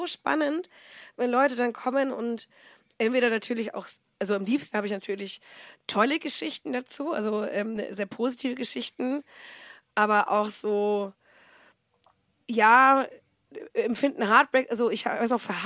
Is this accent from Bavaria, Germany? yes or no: yes; Bavaria, Germany; da würde ich sehr gerne das in der Heimat machen, da wo ich eigentlich herkomme. Also es ist irgendwo bei Oberfranken, ein kleines Dorf. Also Dorf nicht, kleine Stadt